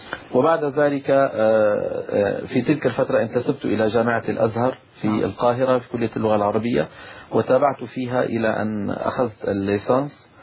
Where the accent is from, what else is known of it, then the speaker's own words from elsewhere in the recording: Damascus, Damascus Governorate, Syria; من مدينة دمشق في سوريا. ولدت في دمشق سنة 1955 ودرست في مدارسها النظامية إلى الثانوية العامة العلمي، القسم العلمي.